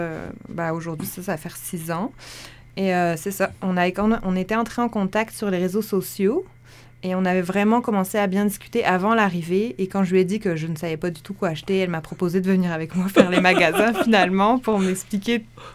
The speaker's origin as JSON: {"language": "French", "country": "France", "said": "Ben, c'est sûr qu'il fait beaucoup plus froid que chez nous, en France."}